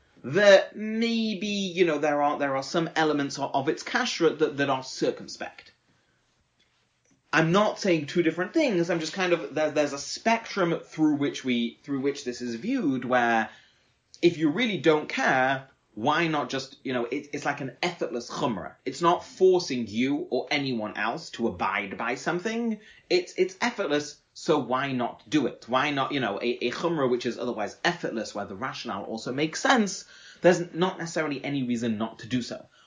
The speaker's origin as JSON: {"language": "English", "town": "Manchester", "region": "North West England", "country": "United Kingdom", "said": "I come from Manchester, which is fond of its chumrat."}